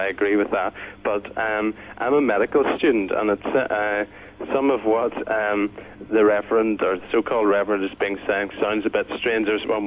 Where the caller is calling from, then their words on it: Belfast, Northern Ireland, United Kingdom; From Belfast. I'm a Christian.